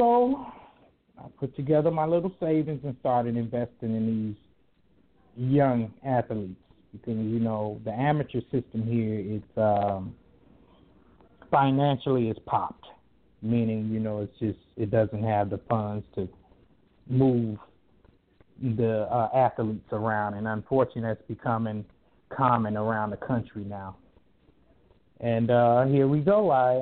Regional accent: Gary, Indiana, United States; I'm originally from Gary, Indiana, and that's where I started my boxing career at.

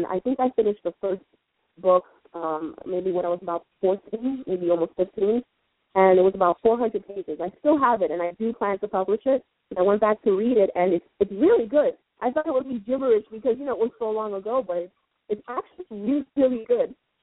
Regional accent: Queens, New York, United States; I'm a 35-year-old woman living out on Long Island. I grew up in Queens, though, but my heart is always going to be in Long Island.

